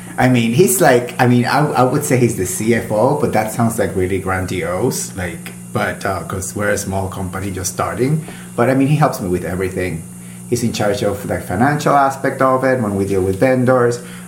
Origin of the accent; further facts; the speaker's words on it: Puerto Rico; moved away as an adult; now in New York, United States; I was born in Puerto Rico. My parents are Cuban exiles that left Cuba in the 50s. I was in Puerto Rico until I was 18, and then I went to undergrad in Boston University.